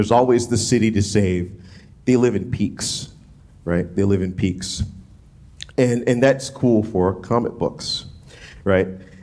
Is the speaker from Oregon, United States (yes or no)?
no; New Orleans, Louisiana, United States; moved away as an adult; also born or lived in Illinois; So I didn't grow up in flyover country growing up in New Orleans. And then when Alyssa and I, shortly after we were married, we moved to Illinois, and we were living just outside Chicago.